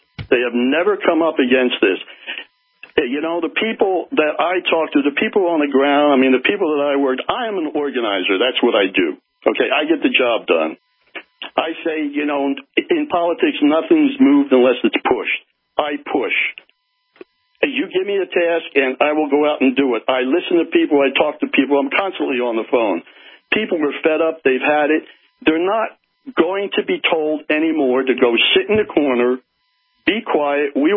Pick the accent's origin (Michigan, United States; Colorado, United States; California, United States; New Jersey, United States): New Jersey, United States; I'm an ex-Jersey guy, okay? I was born and raised in Jersey.